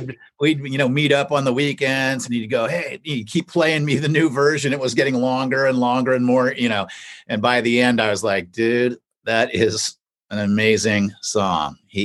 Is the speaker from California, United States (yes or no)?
yes; California, United States; I'm a Bay Area guy. I grew up outside of San Francisco.